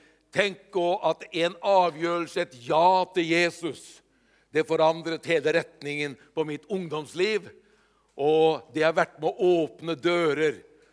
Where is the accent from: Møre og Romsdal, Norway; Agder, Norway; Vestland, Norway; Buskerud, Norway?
Buskerud, Norway; Hokksund; så ble jeg gateevangelist, faktisk. Hjemme i Hokksund.